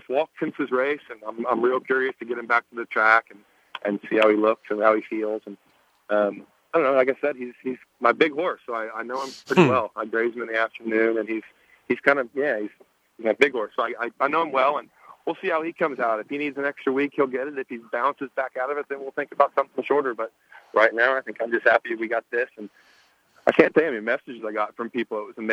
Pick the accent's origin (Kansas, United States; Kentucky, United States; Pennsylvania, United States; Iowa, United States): Kentucky, United States; because I'm from Kentucky, so I wanted to be there.